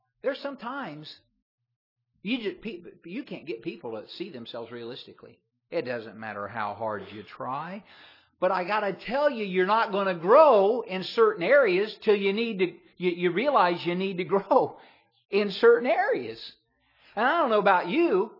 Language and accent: English; Indiana, United States; I was back in my hometown in central Indiana where I grew up